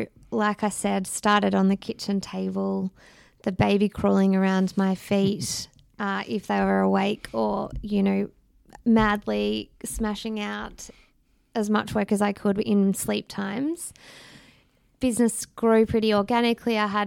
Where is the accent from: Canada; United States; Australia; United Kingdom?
Australia; Geelong, Victoria; also born or lived in Melbourne; we moved from Melbourne back to Geelong where I grew up, brought the family here.